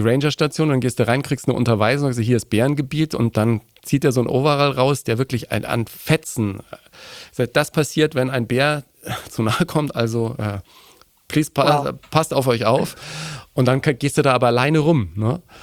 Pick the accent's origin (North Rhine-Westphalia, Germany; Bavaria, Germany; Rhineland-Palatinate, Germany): Bavaria, Germany; Nuremberg; Ja, ich bin ein Nürnberger, ich bin in Nürnberg geboren.